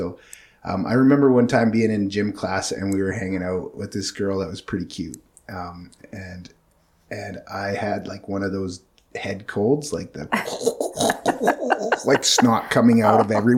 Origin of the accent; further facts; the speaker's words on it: Glenrosa, British Columbia, Canada; I grew up in Glen Rosa. My parents moved up from the Lower Mainland when I was like one.